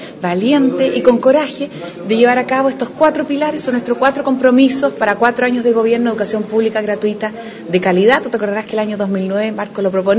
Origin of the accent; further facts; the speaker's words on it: Chile; lo hago como ciudadana, como chilena